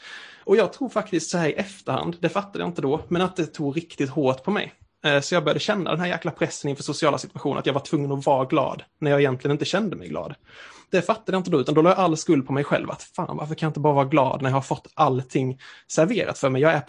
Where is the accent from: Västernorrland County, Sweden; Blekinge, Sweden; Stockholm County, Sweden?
Blekinge, Sweden; Asarum; moved away; Men när jag kom till Lund så hamnade jag i en väldigt annorlunda situation än vad jag hade varit i hemma i Asarum. För att hemma i Asarum, det är väldigt... Ja, får man säga lantligt